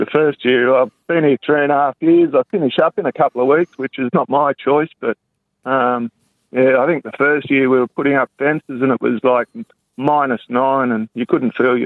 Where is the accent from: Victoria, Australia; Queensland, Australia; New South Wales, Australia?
New South Wales, Australia; Cronulla; I grew up in the Shire, at Cronulla, and, moved up the coast.